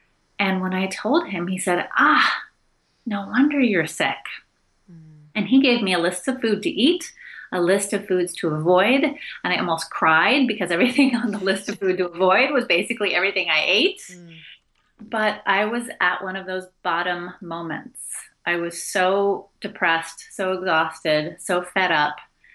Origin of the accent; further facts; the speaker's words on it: Portland, Oregon, United States; My parents were like back to the landers. They bought an old farm. I grew up outside of Portland, Oregon.